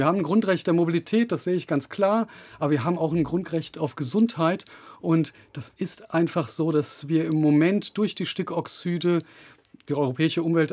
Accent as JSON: {"language": "German", "town": "Frankfurt", "region": "Hesse", "country": "Germany", "tie": "born or raised there", "said": "Also das ist meine Heimat und ich liebe diese Stadt und es ist eine wirklich tolle Stadt."}